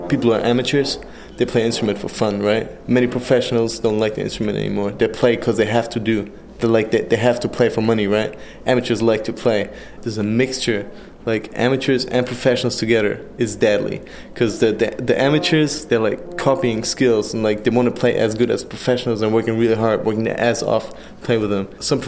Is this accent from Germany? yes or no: yes; Germany; I mean, I'm from Germany, only the moon is further away.